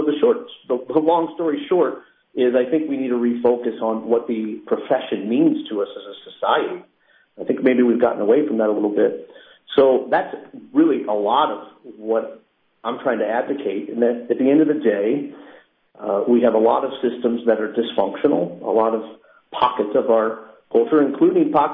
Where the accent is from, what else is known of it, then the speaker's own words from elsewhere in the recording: Quincy, Illinois, United States; So I was born and raised in Quincy, which most people suspect when they see my last name.